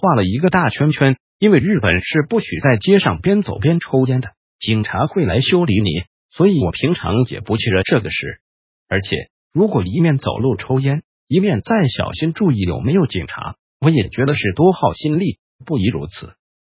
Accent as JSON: {"language": "Chinese", "country": "China", "said": "我们中国人的师道一向都说传道授业解惑之类的吧"}